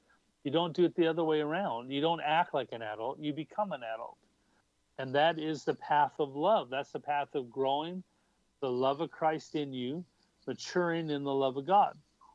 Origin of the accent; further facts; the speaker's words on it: Canada; now in United States; I've been blessed being a Canadian and an American, a Canadian living in America